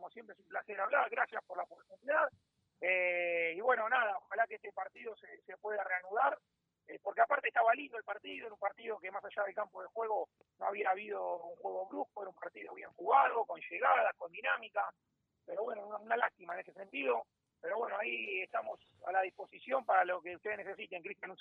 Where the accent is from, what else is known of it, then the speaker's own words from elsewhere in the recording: Argentina; yo por ahí como argentino, la ironía a veces no se entiende